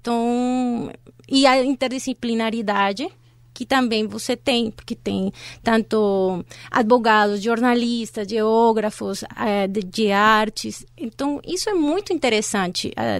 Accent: Colombia; Portuguese is a second language; moved away as an adult; now in São Paulo, Brazil; Eu sou colombiana, levo quase 5 anos morando aqui no Brasil, aqui em São Paulo.

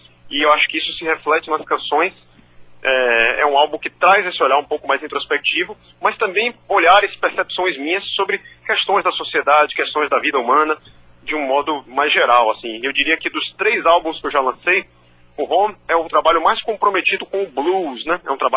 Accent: Salvador, Bahia, Brazil; Eu sou de Salvador, né, então cresci meio que convivendo com essas referências, não só da guitarra, mas como dos elementos da percussividade baiana e tudo isso.

